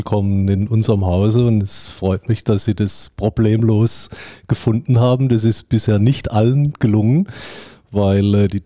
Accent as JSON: {"language": "German", "country": "Germany", "said": "Ich bin Deutscher und habe auch in Deutschland studiert."}